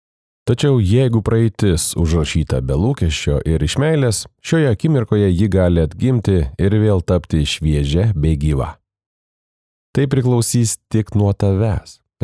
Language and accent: Lithuanian; Kaunas, Kaunas County, Lithuania; Esu lietuvis, gimęs ir augęs Kaune.